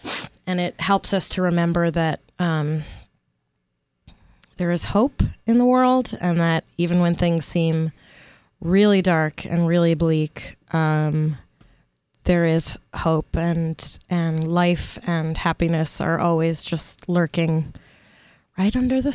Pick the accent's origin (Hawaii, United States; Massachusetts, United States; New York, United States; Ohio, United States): New York, United States; Brooklyn; I grew up in Brooklyn, New York. And my dad had been an actor in the 60s, and he quit doing that long before I was born.